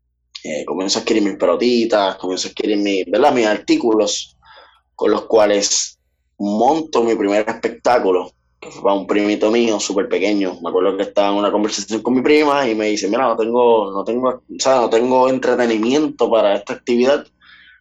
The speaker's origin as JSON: {"language": "Spanish", "town": "Bayamón", "country": "Puerto Rico", "said": "Pues mira, soy del pueblo de Bayamón, del Chicharrón. Actualmente tengo 20 años."}